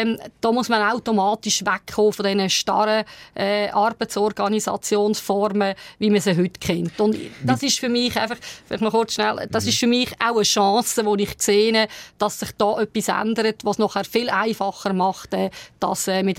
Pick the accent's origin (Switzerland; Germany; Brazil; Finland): Switzerland